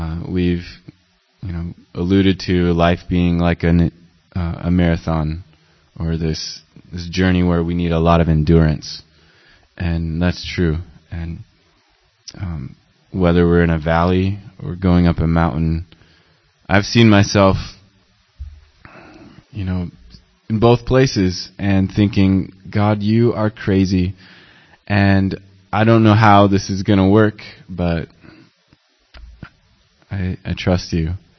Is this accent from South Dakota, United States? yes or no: yes; South Dakota, United States; I'm from South Dakota, the United States. I grew up on a farm, so just thought I'd tell you that.